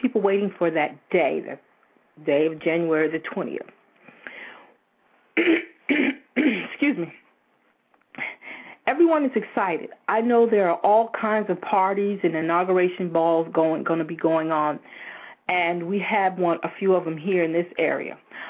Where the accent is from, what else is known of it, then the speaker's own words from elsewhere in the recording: New York, United States; born there; Even though I was born in New York in the winter, I still don't like being cold unnecessarily.